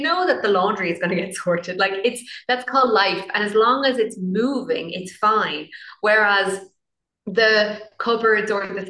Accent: Galway, Connacht, Ireland; Believe it or not, you know, I grew up in Galway.

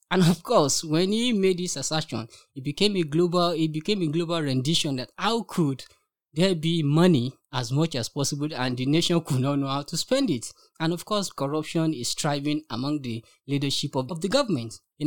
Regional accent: Nigeria; now in Israel; So I'm a Nigerian and I grew up in Nigeria before coming to Israel for my study of African Sustainable Community at the Ben-Gurion University here in Israel.

